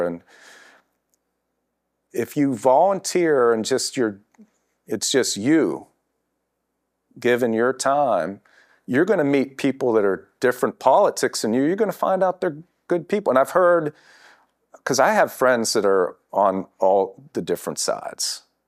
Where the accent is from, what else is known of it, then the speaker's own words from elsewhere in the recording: Altoona, Pennsylvania, United States; now in Gettysburg, United States; I'm from Altoona originally, but Gettysburg's my home, and I just love it here.